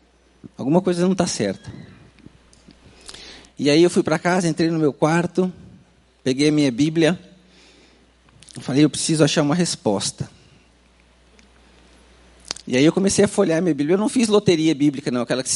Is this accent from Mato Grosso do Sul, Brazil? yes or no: yes; Campo Grande, Mato Grosso do Sul, Brazil; born there; also born or lived in Paraná; eu fui morar em Campo Grande, minha cidade natal, eu nasci em Campo Grande.